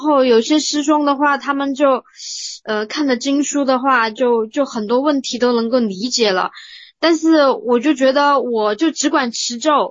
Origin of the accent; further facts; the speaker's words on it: Sichuan, China; 我是来自四川的